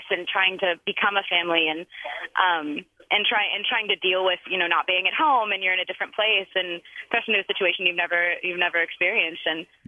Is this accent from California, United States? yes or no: yes; Modesto, California, United States; I was very into theater in Modesto, in my hometown